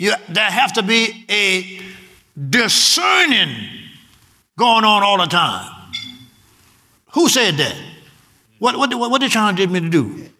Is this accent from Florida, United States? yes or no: no; Louisiana, United States; I'm from Louisiana. You don't call me stupid.